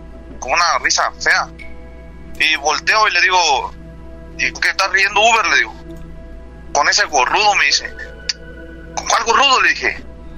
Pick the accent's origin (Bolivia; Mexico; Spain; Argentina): Mexico; Chiapas; now in United States; Bueno, pues ya llevo como 11 años aquí en los Estados Unidos. Yo soy del estado de Chiapas. Y hace como, más o menos, cuando yo tenía como 13 años